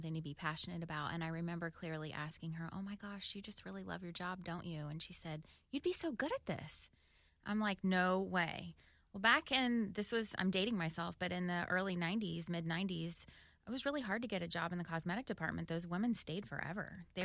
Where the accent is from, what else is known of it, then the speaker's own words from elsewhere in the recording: Indianapolis, Indiana, United States; also born or lived in Illinois; now in Orange Park, United States; Born in Illinois. Was only there till I was one, and then I moved to Indianapolis, which is where my dad was born. We lived there till I was in third grade.